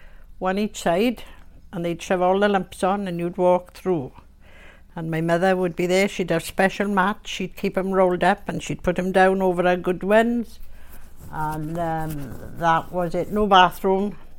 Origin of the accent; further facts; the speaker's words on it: Treharris, Wales, United Kingdom; I was born in Graig, Treharris.